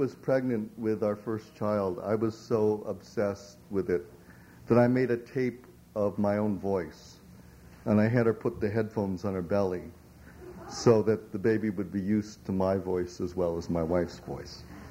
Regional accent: Hong Kong; You know, I come from Hong Kong, but what do they care?

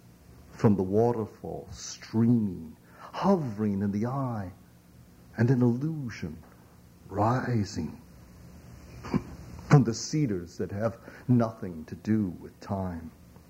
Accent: Hong Kong; You know, I come from Hong Kong, but what do they care?

